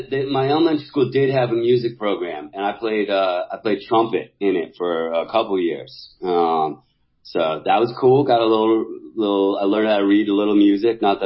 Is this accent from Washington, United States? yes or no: yes; Seattle, Washington, United States; I was growing up in Seattle at that particular time.